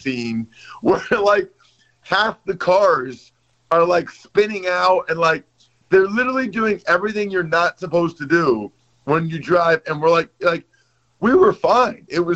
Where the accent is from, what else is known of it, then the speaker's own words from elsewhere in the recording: Reading, Pennsylvania, United States; I'm from Reading, Pennsylvania.